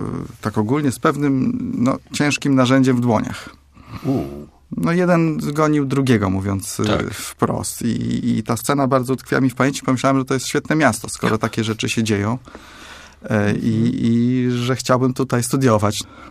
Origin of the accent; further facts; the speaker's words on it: Opole, Opole Voivodeship, Poland; bo ja z Opola, oczywiście, pamiętam to też do dziś, moją pierwszą jazdę do Poznania